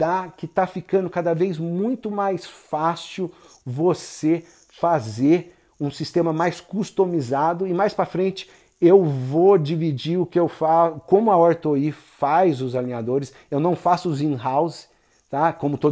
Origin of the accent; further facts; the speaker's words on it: Brazil; now in Dallas, United States; Eu mesmo sou brasileiro, apesar de eu morar aqui nos Estados Unidos, em Dallas, Texas.